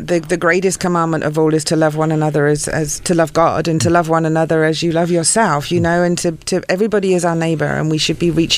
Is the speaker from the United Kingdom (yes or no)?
yes; England, United Kingdom; now in United States; I grew up in England.